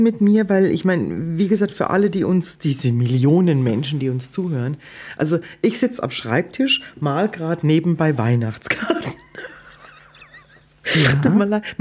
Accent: Odenwald, Germany; Guck mal, ich komme aus dem Odenwald. Du aus Kroatien, ich aus dem Odenwald.

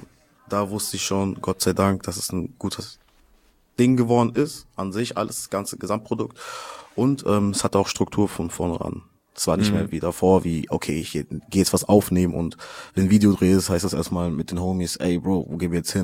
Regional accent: Karlsruhe, Baden-Württemberg, Germany; Eine kleine Hommage an meine Heimatstadt, ja, Karlsruhe.

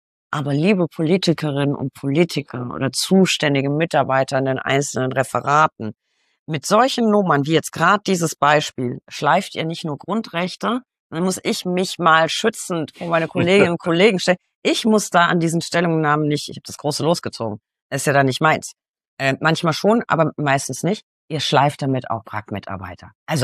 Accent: Bavaria, Germany; Ich komme aus Bayern, ich darf das sagen.

